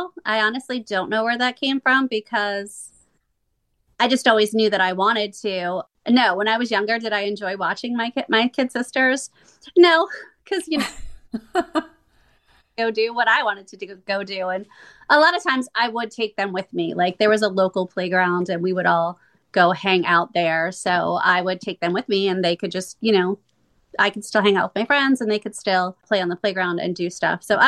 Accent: Lansdale, Pennsylvania, United States; I grew up in Lansdale, Pennsylvania. I was born in Lansdale, Pennsylvania.

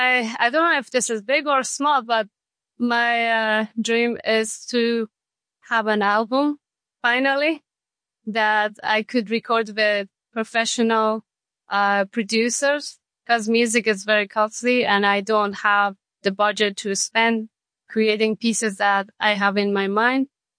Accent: Afghanistan; now in Oxford, United Kingdom; my hope is that I will be able to return to my home country, to Afghanistan, to work in the government and to see how I can help my country

